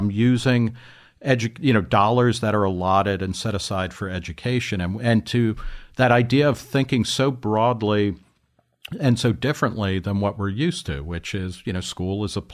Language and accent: English; New Jersey, United States; where I grew up in New Jersey, the sports powerhouse teams, particularly in basketball and football, were almost always Catholic schools